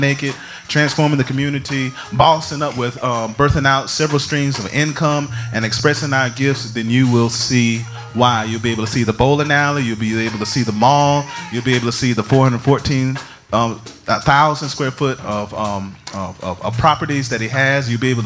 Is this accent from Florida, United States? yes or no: yes; Jacksonville, Florida, United States; my hometown is in Jacksonville, Florida, and I grew up in the west northwest quadrant, close to Durkinville, 10th Street, y'all.